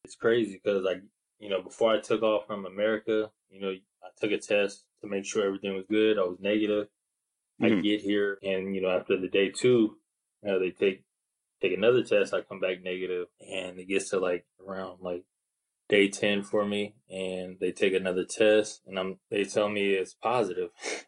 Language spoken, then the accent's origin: English; Seaside, California, United States; from Seaside, California.